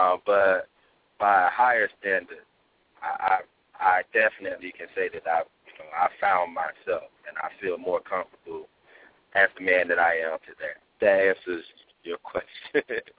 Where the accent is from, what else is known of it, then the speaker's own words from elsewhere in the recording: Pompano Beach, Florida, United States; now in Tampa, United States; I'm from Pompano Beach, Florida. I moved out to Tampa, Florida a little over 2 years ago